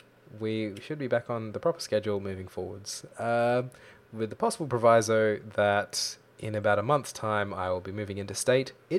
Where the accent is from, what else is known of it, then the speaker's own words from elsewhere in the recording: Malaysia; I'm not even Victorian, so really had no effect on me. I was like, I'm technically Malaysian.